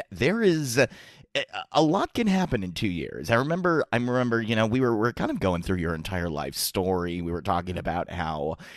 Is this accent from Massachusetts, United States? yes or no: yes; Dover, Massachusetts, United States; a creature that is close to my heart from my hometown of Dover, Massachusetts.